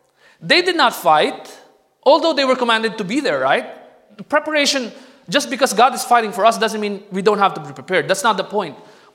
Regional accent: Philippines; And, you know, as a Filipino, I grew up fighting.

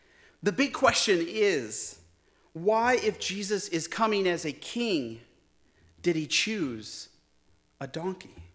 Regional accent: Toledo, Ohio, United States; Since I grew up just outside of Toledo and actually just kind of south of Detroit

